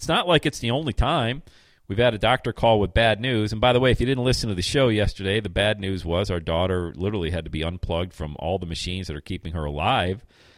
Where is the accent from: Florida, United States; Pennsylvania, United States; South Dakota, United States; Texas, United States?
Pennsylvania, United States; Bradford; as being a child, of a single parent, youngest of 8 kids growing up in Bradford, PA.